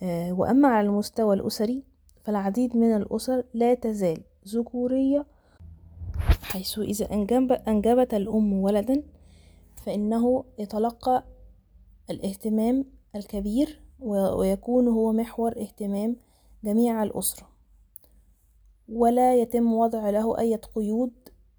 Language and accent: Arabic; Egypt; في بلدي مصر كنا نعاني قديما من عدم المساواة بين الفتيات والأولاد